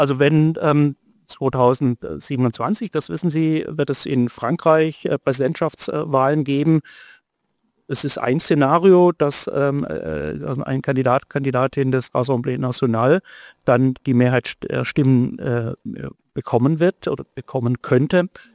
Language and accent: German; Tübingen, Baden-Württemberg, Germany; ich komme ja aus Tübingen.